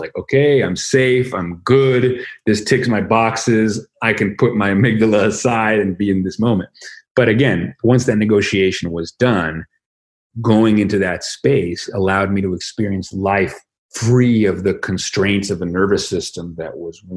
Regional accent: Venezuela; I grew up in Venezuela, and I grew up very privileged in Venezuela

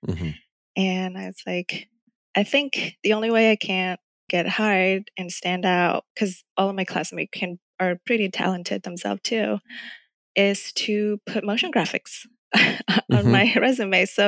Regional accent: Vietnam; English is a second language; now in United States; Yeah, so I'm from Vietnam

